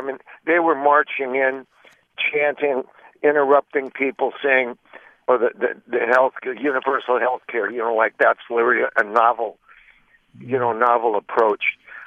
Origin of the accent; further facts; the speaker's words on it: Milwaukee, Wisconsin, United States; See, I grew up in Milwaukee, Wisconsin, with two socialist mayors.